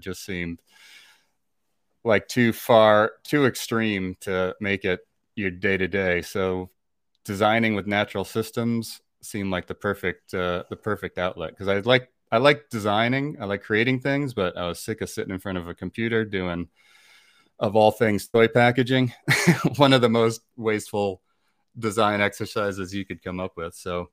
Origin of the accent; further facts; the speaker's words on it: Northeast, United States; So I grew up in the Northeast on the coast, which I think has had a influence on my outlook and whatnot.